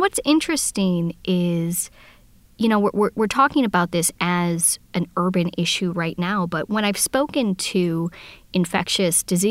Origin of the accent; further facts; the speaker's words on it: Lake Geneva, Wisconsin, United States; I'm from Lake Geneva, which is a very touristy area.